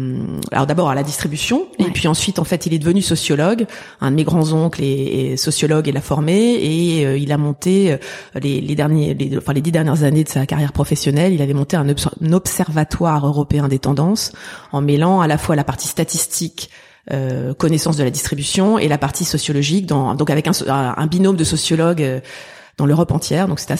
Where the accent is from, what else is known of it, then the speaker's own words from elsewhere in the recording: Paris, Île-de-France, France; Alors, je suis une petite fille du bitume, parisienne jusqu'au bout des ongles, née de parents parisiens et de grands-parents parisiens.